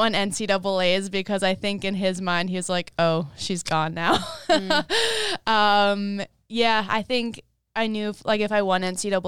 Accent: New York, United States; now in Lake Nona, United States; I have moved to Florida, but I'm still a New Yorker at heart. I'm not going to accept that I'm a Floridian, but I do have a residence in Lake Nona now.

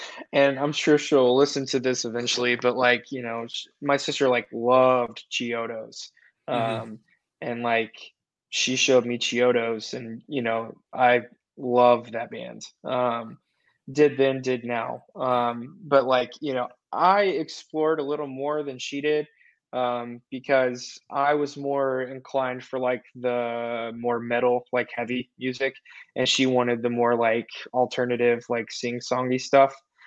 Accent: Nashville, Tennessee, United States; And for me, like growing up in the Nashville scene, in the Bible Belt, you know, I'm a preacher's kid

